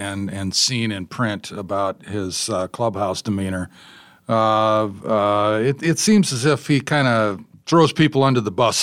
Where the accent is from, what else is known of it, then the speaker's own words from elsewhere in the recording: Washington, United States; And this is a favorite of mine because it's from my home state, Washington.